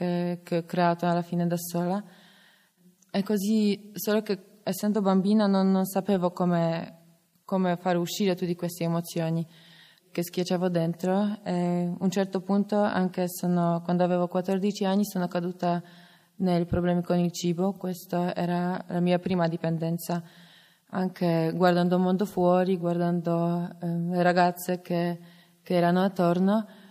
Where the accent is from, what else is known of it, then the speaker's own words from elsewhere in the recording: Poland; now in Italy; sono venuta in comunità più di un anno fa, vengo dalla Polonia.